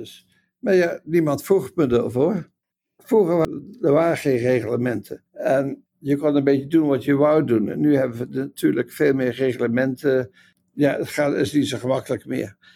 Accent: Netherlands; moved away; Want ik kwam uit Nederland.

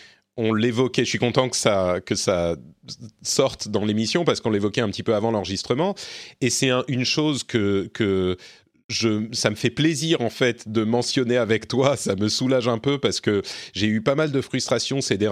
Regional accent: France; Moi, je suis français

